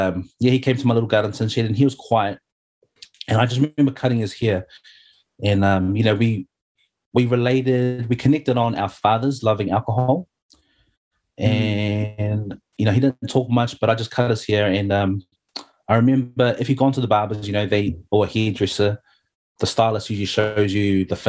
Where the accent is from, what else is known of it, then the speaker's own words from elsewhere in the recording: New Zealand; born there; I'm Samoan. I was born here in Aotearoa, New Zealand, but my parents immigrated from Samoa in the 60s.